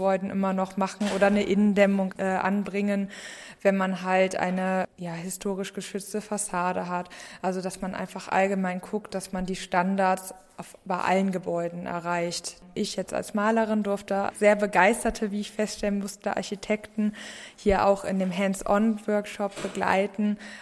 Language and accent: German; Wuppertal, North Rhine-Westphalia, Germany; ich komme aus Wuppertal, also aus Deutschland.